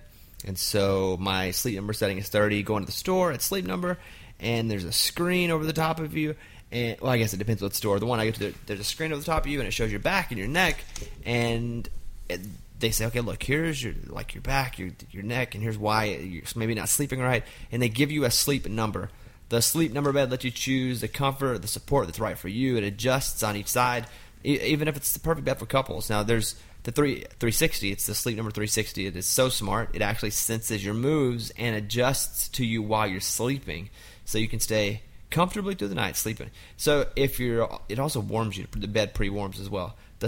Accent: Arkansas, United States; I'm from Arkansas.

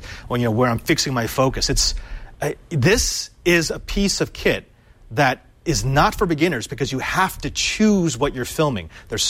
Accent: Philippines; And by the way, you can tell I'm Filipino because I still have the plastic on it.

